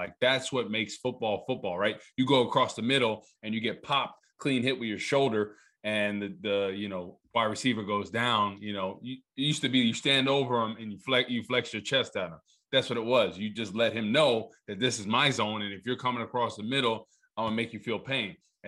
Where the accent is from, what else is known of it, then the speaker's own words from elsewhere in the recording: New Jersey, United States; I'm from New Jersey, and there's a lot of Tommy Tough guys we call them.